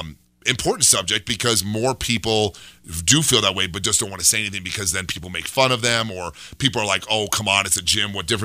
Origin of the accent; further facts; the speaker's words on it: Omaha, Nebraska, United States; now in Colorado, United States; That's where I went to school. And I moved from Nebraska to Colorado years and years ago, back when they had like buggies and horse and like lanterns.